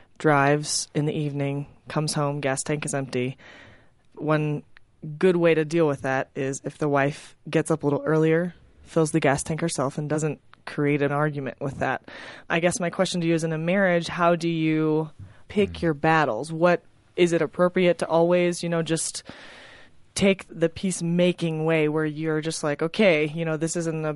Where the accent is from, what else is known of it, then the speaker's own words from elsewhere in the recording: St. Louis, Missouri, United States; I am from St. Louis, Missouri, but I go to school at the University of Tulsa in Oklahoma.